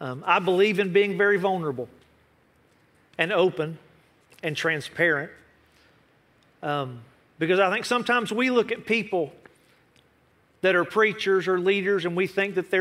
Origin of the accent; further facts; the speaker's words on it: West Virginia, United States; I'm from West Virginia. … to the place where I belong. The only way I know to sing is twangy.